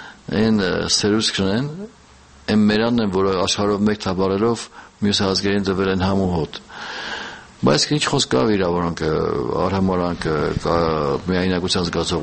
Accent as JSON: {"language": "Armenian", "country": "Georgia", "said": "երկուս էլ Վրաստանից ենք, Վրացահայ"}